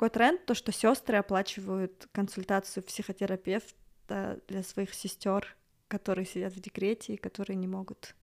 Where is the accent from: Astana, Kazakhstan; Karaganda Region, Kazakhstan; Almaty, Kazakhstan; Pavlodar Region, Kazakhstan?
Pavlodar Region, Kazakhstan; Ekibastuz; born there; я вообще родилась в Акибастузе